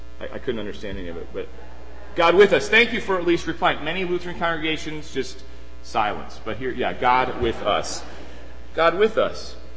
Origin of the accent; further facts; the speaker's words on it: Fort Wayne, Indiana, United States; See, growing up in Fort Wayne, an only child, well, maybe you already guessed that about me, it might explain a lot or explain nothing.